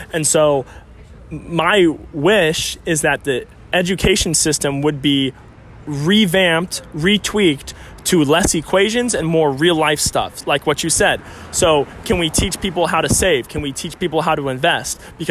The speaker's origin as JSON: {"language": "English", "town": "Phoenix", "region": "Arizona", "country": "United States", "lives_now": "San Francisco, United States", "said": "Phoenix, Arizona, originally."}